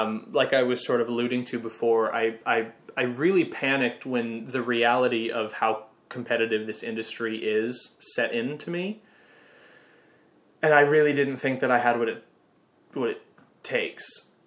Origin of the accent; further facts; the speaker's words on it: Minnesota, United States; Like, I'm nobody from Minnesota.